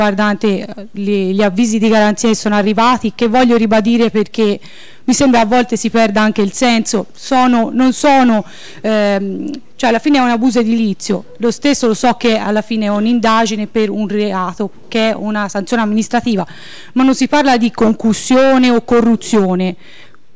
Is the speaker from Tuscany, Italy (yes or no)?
yes; Figline, Tuscany, Italy; sono abitante da sempre del comune di Figline e ci tengo particolarmente a dirlo perché al mio paese ci tengo forse come pochi altri miei concittadini.